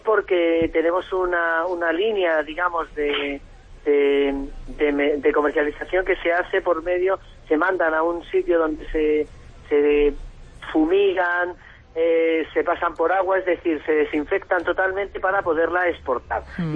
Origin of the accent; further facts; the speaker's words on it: Ávila, Castile and León, Spain; la zona productiva de aquí de de Ávila, que somos nosotros, Cubas del Valle, el Arenal y Casillas